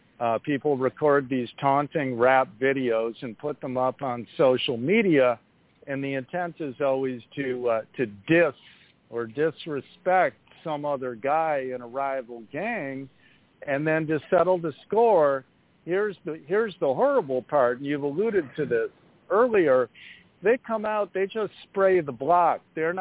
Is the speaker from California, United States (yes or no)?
no; Chicago, Illinois, United States; a sweeping series of policy reforms in my hometown of Chicago